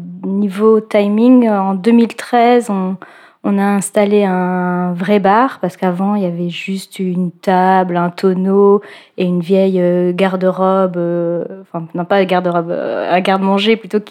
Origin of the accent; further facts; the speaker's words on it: Belgium; moved away as an adult; now in France; Moi, je suis belge. J'ai fait des études en Belgique. Et la sortie de mes études, étant déjà en couple avec un Isérois de Charavine, je me suis installée à Saint-Jean-en-Valdaine. Et donc ça, c'était en 2006.